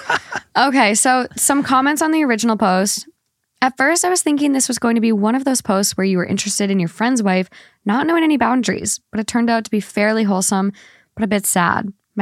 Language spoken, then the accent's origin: English; Minnesota, United States; now in Los Angeles, United States; I'm from Minnesota.